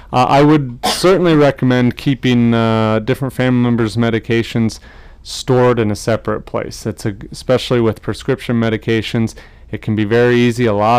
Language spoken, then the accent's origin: English; Hastings, Nebraska, United States; Well, I was raised most of my life in Hastings, Nebraska, a little town, south central Nebraska. That's where I grew up.